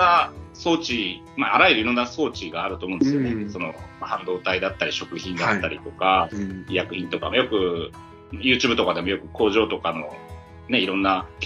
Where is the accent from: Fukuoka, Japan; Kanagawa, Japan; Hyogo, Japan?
Kanagawa, Japan; 今47歳です。で、もともと出身は、神奈川です。生まれも育ちも、就職も全部、東京関東でいまして